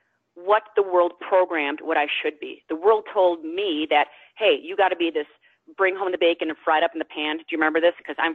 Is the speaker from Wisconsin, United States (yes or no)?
yes; Wisconsin, United States; I'm dairy-free, I'm gluten-free, I'm from Wisconsin, they can't believe I can survive.